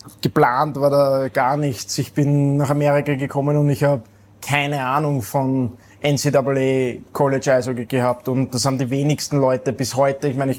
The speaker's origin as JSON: {"language": "German", "country": "Austria", "tie": "born or raised there", "lives_now": "Indiana, United States", "said": "Ich bin in Österreich aufgewachsen, dort ist ein wunderschönes Land."}